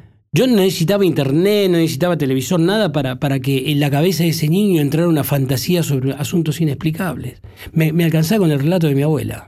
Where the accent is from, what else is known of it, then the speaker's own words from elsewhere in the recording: Buenos Aires, Argentina; born there; Yo nací en Buenos Aires, sí.